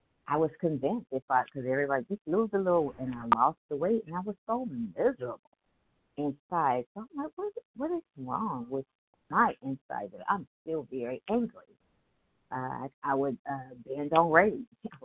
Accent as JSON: {"language": "English", "region": "Ohio", "country": "United States", "said": "I am from Ohio."}